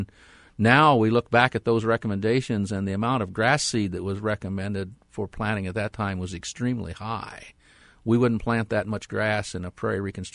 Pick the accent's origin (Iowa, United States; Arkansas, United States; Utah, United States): Iowa, United States; I grew up in Iowa, but I'd never knowingly seen a prairie remnant. And knowing the part of the state that I'm from, there probably wasn't one there in extreme southeast Iowa.